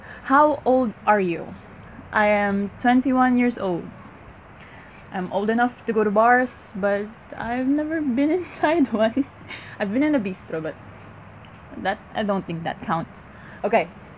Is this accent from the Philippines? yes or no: yes; Philippines; I am not white. I am Filipino, born and raised.